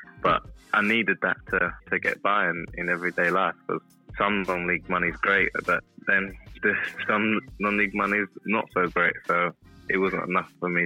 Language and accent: English; Harrow, London, United Kingdom; I grew up in Harrow, so that's 15 minutes away from Wembley.